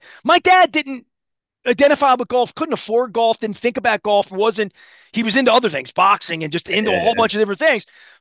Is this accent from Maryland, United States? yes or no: yes; Dundalk, Maryland, United States; also born or lived in Colgate; I grew up in Colgate and Dundalk. I played a little tennis against the wall.